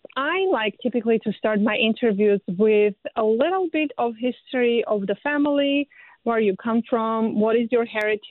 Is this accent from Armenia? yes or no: yes; Yerevan, Armenia; I'm from Yerevan as well. I'm a Yerevanci, typical Yerevanci